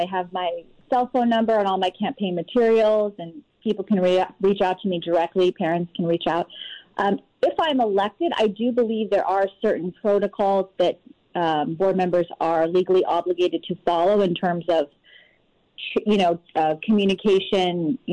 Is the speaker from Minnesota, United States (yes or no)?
no; California, United States; No, I actually grew up in Orange County, born and raised in California, but I grew up in Orange County.